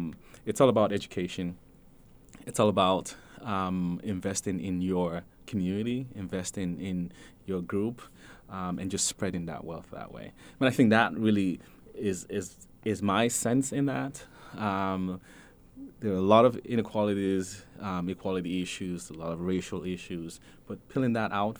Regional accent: Nigeria; But I am Nigerian first, right?

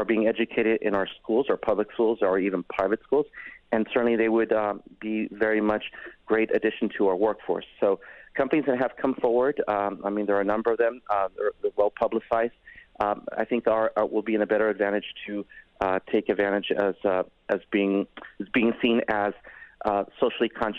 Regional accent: Chicago, Illinois, United States; growing up in Chicago, I was very much familiar with Toys R Us.

